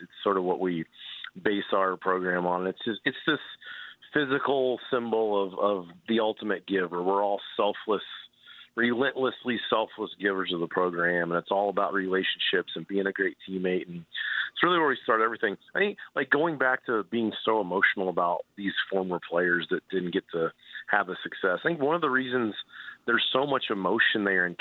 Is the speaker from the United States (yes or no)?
yes; Indiana, United States; I grew up in Indiana.